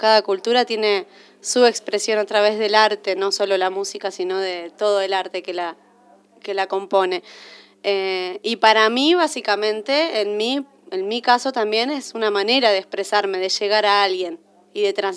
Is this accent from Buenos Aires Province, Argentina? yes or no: yes; Pergamino, Buenos Aires Province, Argentina; born there; also born or lived in Rosario; Yo desde los 8 años nunca interrumpí mi aprendizaje sobre la música en Pergamino, donde yo nací, y al terminar el secundario en Rosario, en la Universidad Nacional de Rosario, donde me recibí ahí de profesora de educación musical.